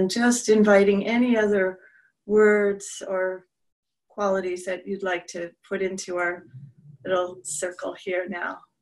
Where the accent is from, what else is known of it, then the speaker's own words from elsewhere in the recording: New York, United States; she knows that I'm a New Yorker and I have a bit of an introversion nature